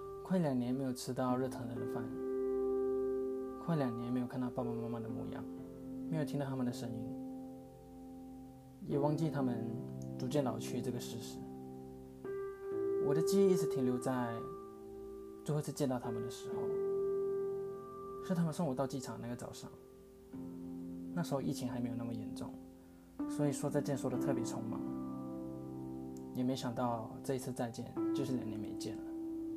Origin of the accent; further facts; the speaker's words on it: Malaysia; now in Taiwan; 我是一位土生土长的马来西亚人，在台湾留学第三年了。